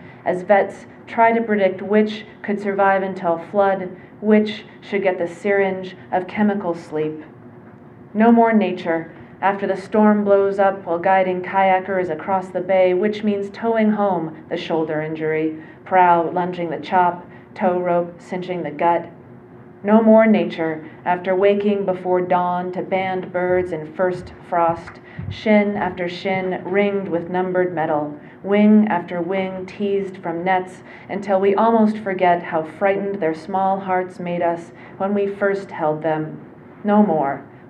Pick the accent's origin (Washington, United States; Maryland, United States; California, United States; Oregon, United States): Washington, United States; Tacoma; also born or lived in Alaska / Cape Cod; I feel very much connected to the landscape of the Pacific Northwest where I grew up. I grew up in Tacoma.